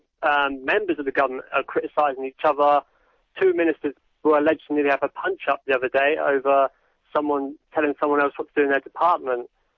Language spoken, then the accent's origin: English; Northern Ireland, United Kingdom; I'm from Northern Ireland.